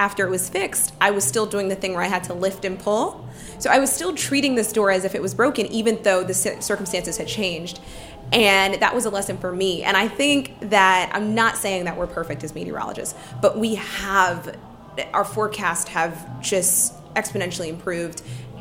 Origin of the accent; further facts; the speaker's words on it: Los Angeles, California, United States; born there; Yeah, I was born in Los Angeles.